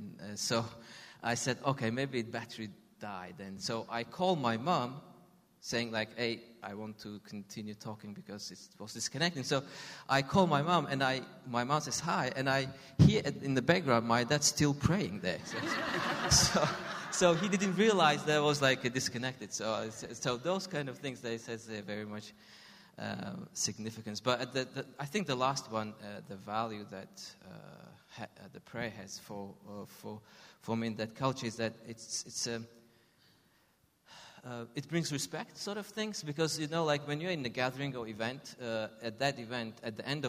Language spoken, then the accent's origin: English; Tajikistan; Okay. Yeah, I'm from Tajikistan, Central Asian country, tiny Central Asian country, used to be part of Soviet Union.